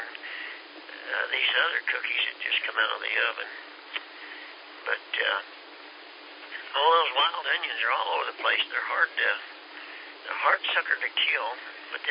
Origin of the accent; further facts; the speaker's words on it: Kansas, United States; Well, I'm a Yank from Kansas. I guess that's what you call it, kind of in the middle.